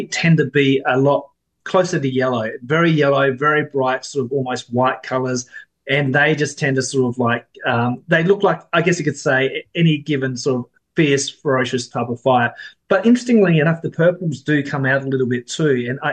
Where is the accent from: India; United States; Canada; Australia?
Australia; South Australia; I remember living through a 10-year drought when I was in South Australia through the early thousands, late 90s, through to about 2008, 2009.